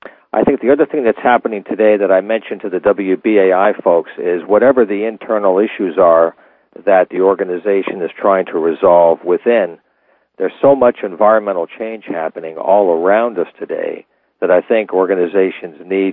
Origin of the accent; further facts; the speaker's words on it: New York, United States; I grew up in New York in the 60s and listened to BAI and got the radio bug then, and I've been in the business ever since